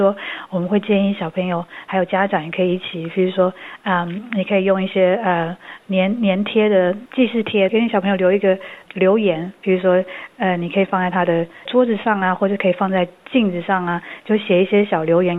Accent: Taiwan; 我是在台湾长大，然后我在台湾也念了大学，所以我对台湾的环境就是比较了解。

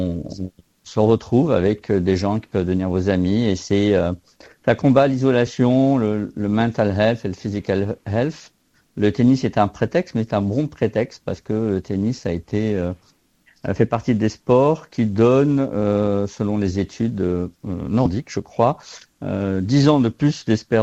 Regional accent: France; also born or lived in Morocco; now in Australia; Je suis français avec des origines espagnoles, né au Maroc et australien, en Australie en tout cas, depuis 15 ans.

